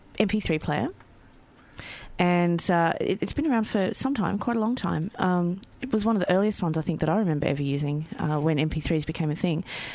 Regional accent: Tasmania, Australia; I'm from Tasmania.

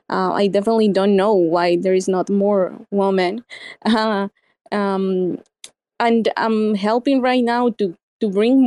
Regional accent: Colombia; English is a second language; moved away as an adult; Basically, well, I'm originally from Colombia. I'm not from here. So I moved to the country like a year and a half ago permanently.

